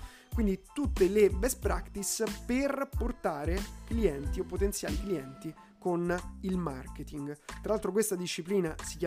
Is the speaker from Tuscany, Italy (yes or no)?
no; Rome, Lazio, Italy; lo so ragazzi, da romano a me esce social